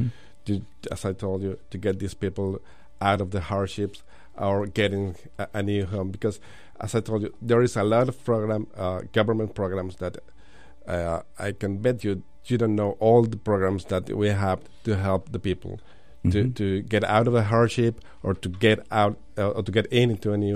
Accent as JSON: {"language": "English", "country": "Mexico", "said": "I'm from Mexico. I'm born in Mexico."}